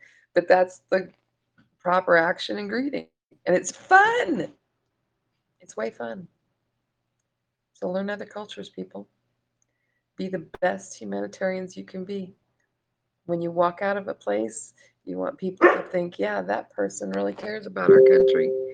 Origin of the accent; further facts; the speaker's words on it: Canada; No, I'm Canadian.